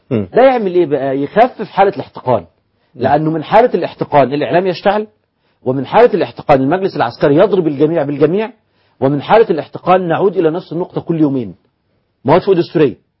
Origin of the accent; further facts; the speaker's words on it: Egypt; إحنا عندنا في مصر دلوقتي بنية سياسة قائمة على فكرة الثمرة المحرمة.